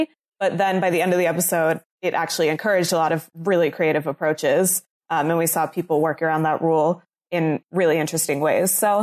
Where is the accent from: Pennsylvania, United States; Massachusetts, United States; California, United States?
Pennsylvania, United States; I started a new job this week at the History Center here in my hometown. So I'm really excited about that. And the Penguins, my hometown's hockey team, are about to take on game 6 of the Stanley Cup.